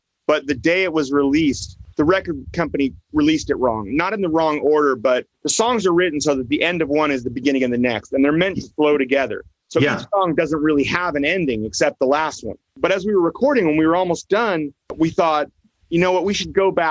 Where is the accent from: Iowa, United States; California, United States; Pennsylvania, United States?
California, United States; Berkeley; also born or lived in Oakland; And then we ended up in Northern California in Oakland and Berkeley right before I turned 10. I grew up mostly on the West Coast after that in Berkeley.